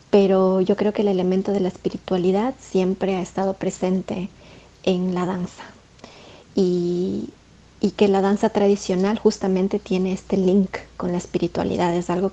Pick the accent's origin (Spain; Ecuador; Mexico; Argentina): Ecuador; yo crecí en Ecuador, en una cultura pues muy diversa